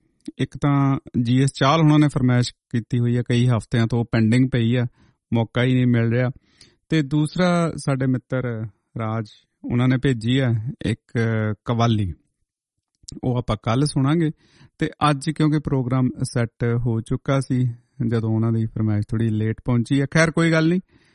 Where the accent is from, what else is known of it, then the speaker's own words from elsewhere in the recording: Punjab, India; ਕਿਉਂਕਿ ਸਾਡੇ ਪੰਜਾਬ ਦੇ ਵਿੱਚ ਜਿੱਥੇ ਅਸੀਂ ਜੰਮੇ ਪਲੇ ਹਾਂ ਨਾ, ਮੈਨੂੰ ਨਹੀਂ ਲੱਗਦਾ, ਮਤਲਬ ਉੱਥੇ ਲੱਖਾਂ ਹੀ ਸ਼ਹੀਦ ਹੋਣਗੇ